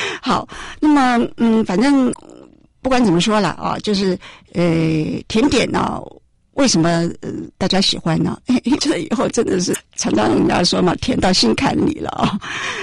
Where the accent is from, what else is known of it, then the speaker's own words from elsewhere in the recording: Taiwan; 我们不只是对我们台湾人呐